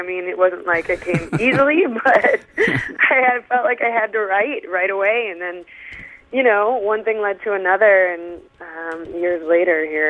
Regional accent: Detroit, Michigan, United States; I'm from Detroit, so I grew up with gospel music, so I think there's a little bit of gospel, you know, in that song as well.

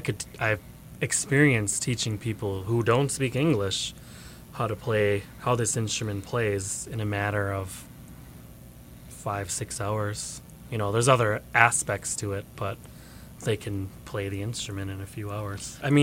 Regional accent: Lac du Flambeau, Wisconsin, United States; Well, I'm from Lac du Flambeau, Wisconsin. I'm from the Waswaganing Anishinaabe Aniniwug

